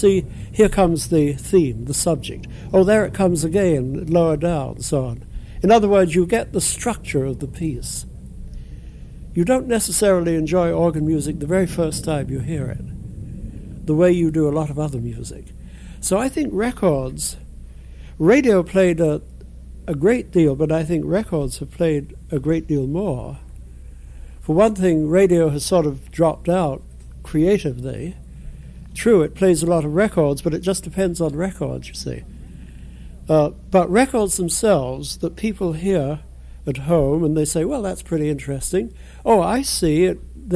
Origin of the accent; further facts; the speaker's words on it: England, United Kingdom; born there; Well, I was born in England